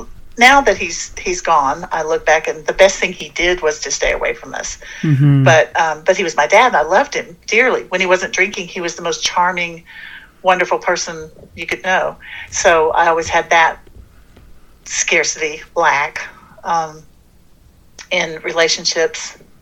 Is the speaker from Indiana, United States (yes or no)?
no; Texas, United States; My family, I grew up in Texas, and they'd say … come over here and hot hand me